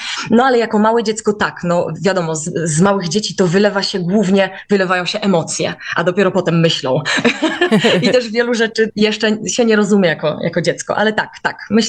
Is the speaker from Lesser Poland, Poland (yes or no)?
yes; Jabłonka, Lesser Poland, Poland; ponieważ ja po prostu pochodzę z małej wsi. Jabłonka to jest pod Babią Górą.